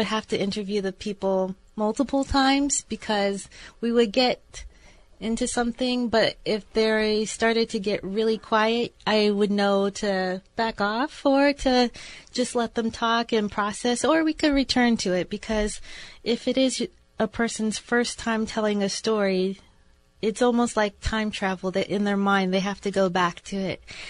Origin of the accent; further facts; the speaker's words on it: California, United States; also born or lived in Ohio; I'm from California originally, but did my grad school work in Ohio.